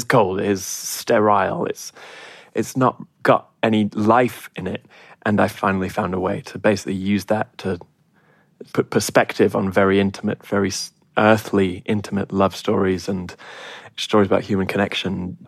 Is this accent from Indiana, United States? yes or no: no; Texas, United States; And there's a song about growing up in Texas called … And it references a few places in Texas that I used to, my local haunts growing up.